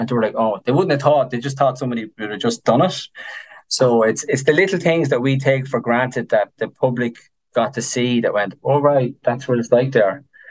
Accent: Ireland; But yeah, I like to eat and drink. Being Irish.

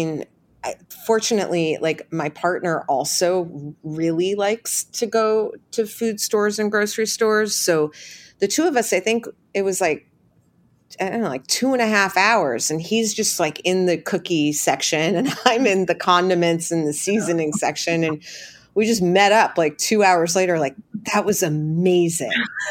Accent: New York, United States; Like I'm such a New Yorker, I guess I've never seen that.

